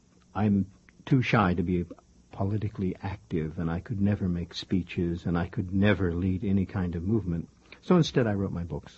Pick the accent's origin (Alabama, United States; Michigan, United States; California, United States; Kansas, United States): California, United States; Sacramento; also born or lived in Pittsburgh, Pennsylvania; Pittsburgh, Pennsylvania, until I was about 15, and then Sacramento, California.